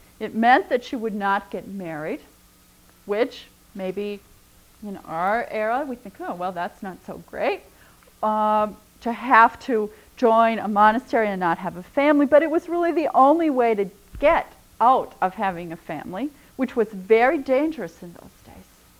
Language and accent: English; Midwest, United States; also born or lived in California; You probably also need to know that I grew up in the Midwest, but I've lived in California.